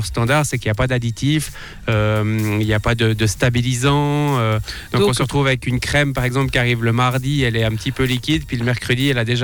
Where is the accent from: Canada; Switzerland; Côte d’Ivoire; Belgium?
Switzerland; Vaud; Moi, je viens du pied du Jura, oui. Dans le Nord Vaudois.